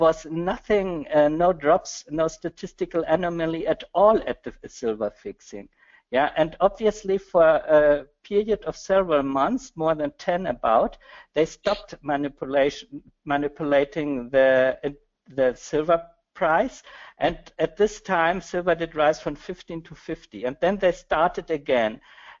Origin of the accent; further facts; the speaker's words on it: Germany; I'm married with a Latvian woman, but I come from Germany, and so I'm often in Latvia and the Baltics.